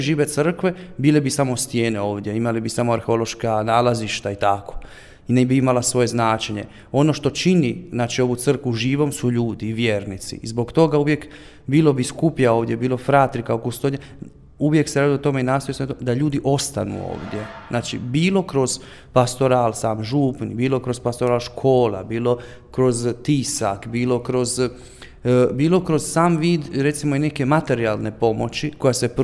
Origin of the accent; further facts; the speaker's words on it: Croatia; Znači, Hrvata nas ima u stvarno u cijelom svijetu, tako da raspršili smo se svuda